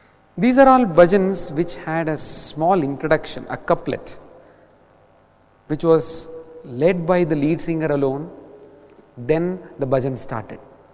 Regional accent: South India, India; English is a second language; because I come from South India and I do not understand Hindi.

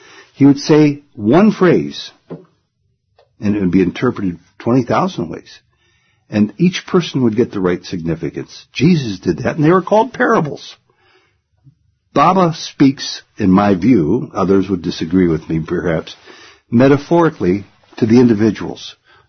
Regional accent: Canton, Ohio, United States; Here in Prashanthi Nilayam, or in South Africa, or in Paraguay, or in Canton, Ohio, my hometown.

